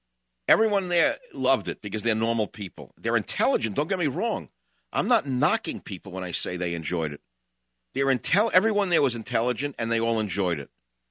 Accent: New York, United States; I grew up in New York. I spend money.

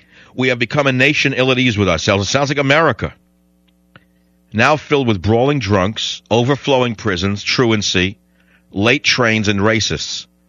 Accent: New York, United States; accent: New York; I don't have to sound like I'm from the Midwest in order for people to understand me. They're listening to my ideas, and they will listen to the New York accent just as well.

